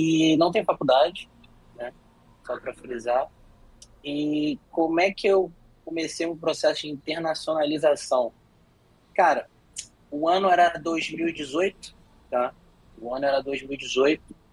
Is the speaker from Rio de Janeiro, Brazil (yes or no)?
yes; Rio de Janeiro, Brazil; eu sou natural do Rio de Janeiro, tá? Fui nascido e criado em Rocha Miranda, que é um bairro bem humilde lá da zona norte do Rio de Janeiro, tá?